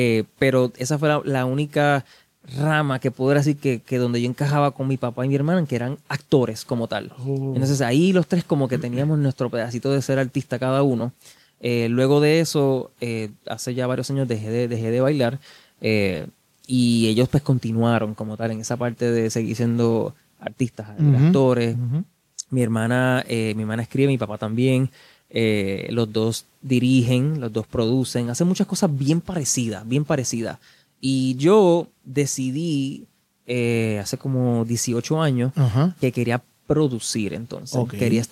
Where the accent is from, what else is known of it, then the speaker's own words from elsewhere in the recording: Bayamón, Puerto Rico; mi hermana y yo, diría yo, nos criamos en el Teatro Braulio Castillo, en Bayamón.